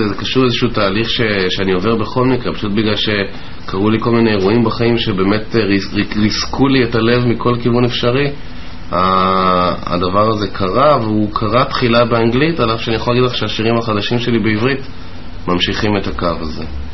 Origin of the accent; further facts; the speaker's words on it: Mexico; moved away; אני גדלתי, אני נולדתי בחול וגדלתי במקסיקו, גדלתי בבית ספר בריטי, כך שהאנגלית היא בשבילי סוג של שפת אם